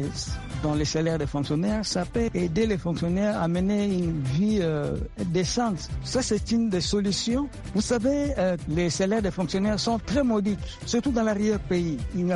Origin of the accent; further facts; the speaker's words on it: DR Congo; Chez nous, en RD Congo